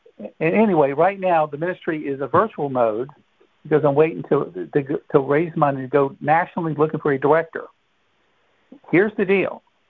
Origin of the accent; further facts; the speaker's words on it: Portsmouth, Virginia, United States; now in Tidewater, United States; Here in Tidewater, I am now, and I'm born and raised in Portsmouth, up in Northern Virginia for 30-some years, and still connected there a lot.